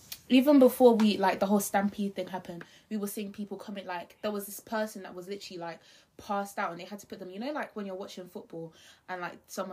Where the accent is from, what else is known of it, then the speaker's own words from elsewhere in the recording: London, United Kingdom; We're from East London, babe.